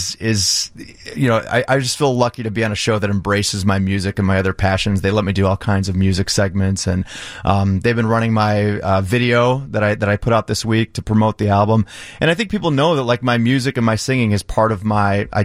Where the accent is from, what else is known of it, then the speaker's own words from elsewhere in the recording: Wilmette, Illinois, United States; Yeah, we grew up in Wilmette